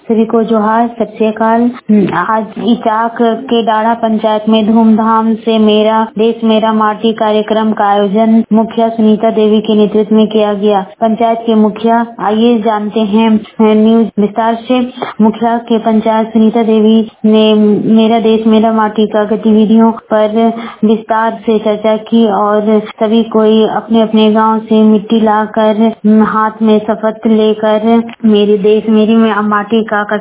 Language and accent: Hindi; Jharkhand, India; बड़कागांव प्रखंड की रहने वाली हूँ।